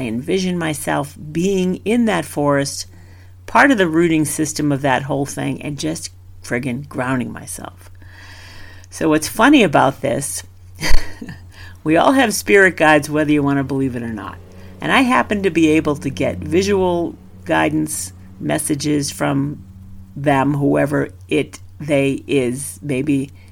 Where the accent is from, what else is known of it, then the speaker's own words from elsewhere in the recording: New England, United States; So, yeah, I live in Colorado now, and I grew up in New England, so grounding wasn't necessarily part of our vocabulary in New England whatsoever